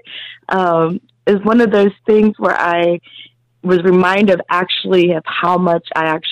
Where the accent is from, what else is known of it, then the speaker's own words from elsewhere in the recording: Midwest, United States; I grew up in the Midwest